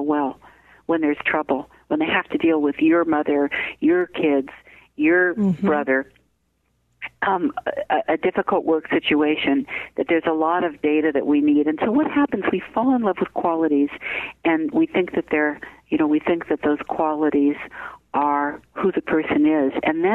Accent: San Francisco, California, United States; I'm from San Francisco. I still think the … is a hotel.

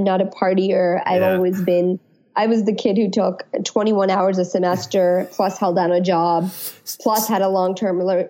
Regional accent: India; one distinct memory I have growing up in India was I was an understudy in a major dance recital.

